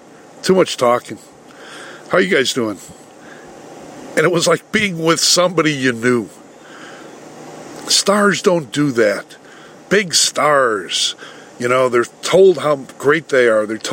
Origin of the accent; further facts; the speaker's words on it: United States; I'm Greek American, so I got fired from my dad about, I don't know, 3 or 4 times